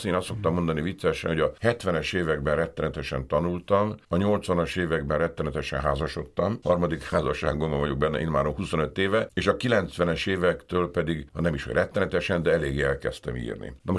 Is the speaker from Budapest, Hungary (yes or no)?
yes; Budapest, Hungary; Én a nyugati Pályadvar környékén lakom, Újlipótvárosban, egyébként abban a lakásból születtem